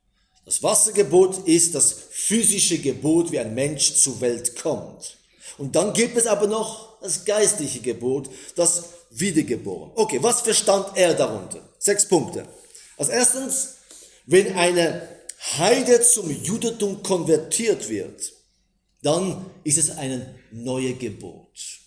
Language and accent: German; Israel; ich bin ja selber in Israel aufgewachsen und viele, die in meinem Status in Israel hatten, wir sind ja als Christen in Israel aufgewachsen.